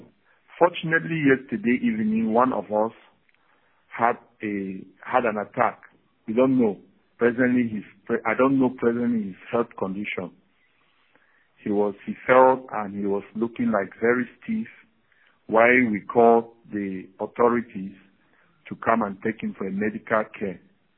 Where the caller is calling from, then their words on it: Pine Prairie, Louisiana, United States; Yes, I'm calling from Pine Prairie, Louisiana, in Joe facility.